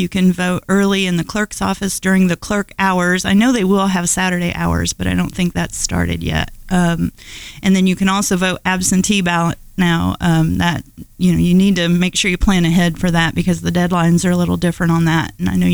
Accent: Indiana, United States; Well, I grew up in Harrison County, Indiana, which is down around Corydon.

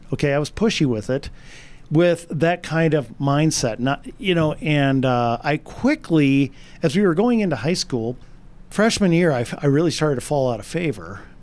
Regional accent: Stoughton, Wisconsin, United States; I grew up in South Wisconsin, a little town called Stoughton, which is just south of Madison.

